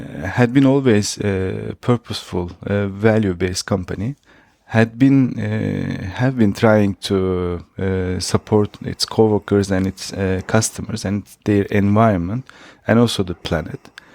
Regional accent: Turkey; English is a second language; It is easier. I'm from Turkey. I was born and raised in Turkey and started my career in retail also in Turkey.

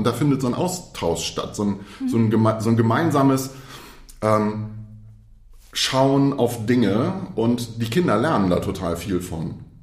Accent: Schleswig-Holstein, Germany; Ich komme aus Schleswig-Holstein.

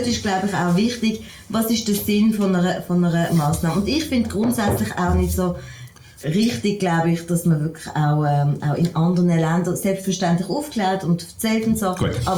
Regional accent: Switzerland; Als Schweizerin kenne ich das natürlich anders.

